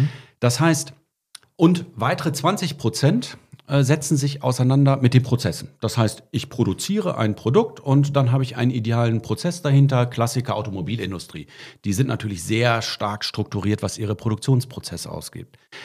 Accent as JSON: {"language": "German", "town": "Bielefeld", "region": "North Rhine-Westphalia", "country": "Germany", "said": "Und ihr wisst ja, ich komme aus Bielefeld"}